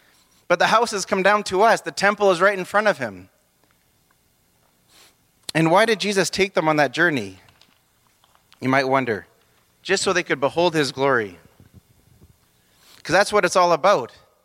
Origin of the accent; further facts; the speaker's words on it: Saint-Pierre, St. Pierre & Miquelon; I come from Saint-Pierre. I've been born and raised in Saint-Pierre my whole life. We're not naturalized French people, though.